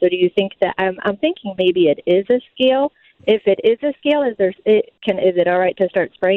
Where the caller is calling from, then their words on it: Chesterfield, United States; I'm calling from Chesterfield, and I have a question.